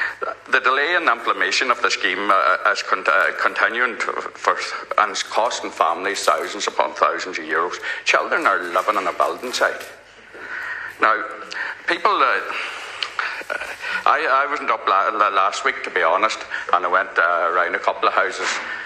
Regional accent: Ulster, Ireland; I'm coming from Donegal, and that's where it is the worst, but North Donegal.

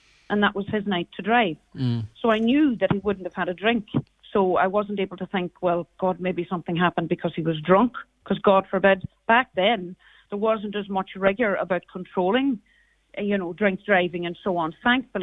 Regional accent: Carrigart, Ulster, Ireland; accent: Donegal; now in Monaghan, Ireland; I'm from Carrigart, but I live in Monaghan now.

